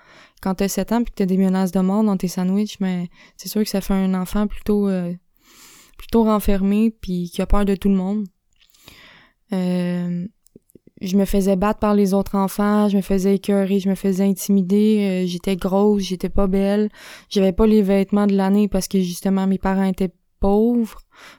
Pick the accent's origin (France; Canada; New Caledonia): Canada; Upton, Quebec; also born or lived in Saint-Hyacinthe; je suis née à Saint-Hyacinthe en 1995, donc ce qui me donne 25 ans, en fait. Je suis née dans une famille assez, comment je pourrais dire, défavorisée, pauvre. On vivait dans une maison mobile à Upton.